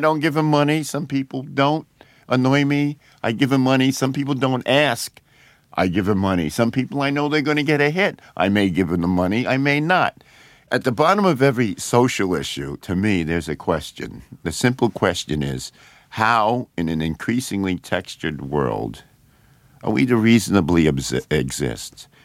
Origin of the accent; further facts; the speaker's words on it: United States; I was raised black in America, so I have plenty of experience with that.